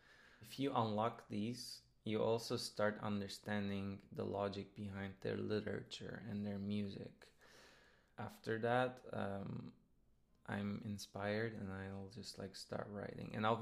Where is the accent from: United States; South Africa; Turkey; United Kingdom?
Turkey; Mediterranean coast; also born or lived in Istanbul; I was born in Istanbul, but I spent a good amount of my childhood in the Mediterranean coast of Turkey. Sometimes to the point of spending half the year there.